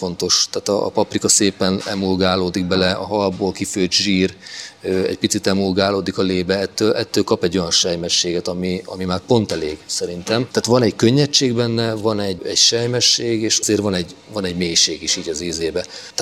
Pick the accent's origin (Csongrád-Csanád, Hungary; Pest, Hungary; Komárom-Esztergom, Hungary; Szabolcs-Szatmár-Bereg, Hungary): Csongrád-Csanád, Hungary; Szeged; Főleg ha azt mondom, hogy szegediként a bajai stílusban főzöm a halászlevet